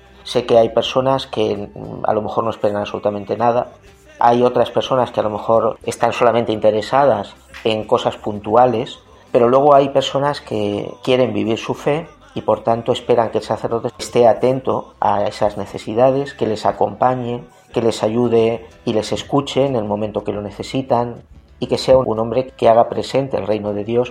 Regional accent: Villarrubia de los Ojos, Castilla-La Mancha, Spain; soy natural de Villarrubia de los Ojos.

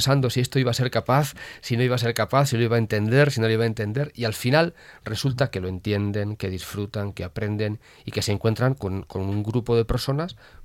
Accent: Pedro Muñoz, Castilla-La Mancha, Spain; es mi pueblo

